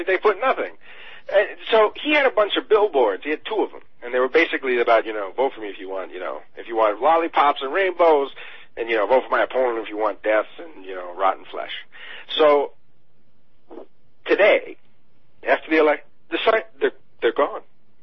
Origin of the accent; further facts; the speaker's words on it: New York, United States; I mean, I come from New York. You know, that's a city.